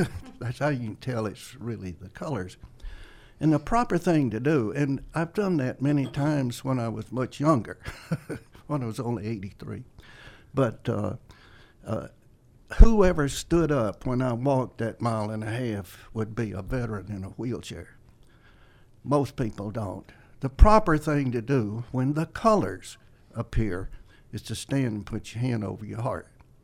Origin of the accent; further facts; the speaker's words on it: Carrollton, United States; also born or lived in Northern Illinois; Born and raised in Carrollton, actually Center Point in Carroll County. Spent 38 years in Northern Illinois.